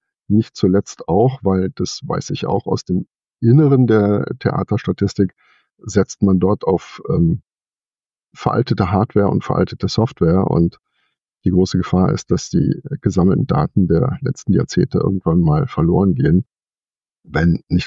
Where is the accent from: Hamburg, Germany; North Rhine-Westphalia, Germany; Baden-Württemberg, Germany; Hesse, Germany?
North Rhine-Westphalia, Germany; Kleve; die meine Heimatstadt Kleve, die Stadthalle bespielt hat, hätte ich in meinem Leben vor meinem 18. Lebensjahr, als ich ins Studium ging, nie irgendwas gesehen.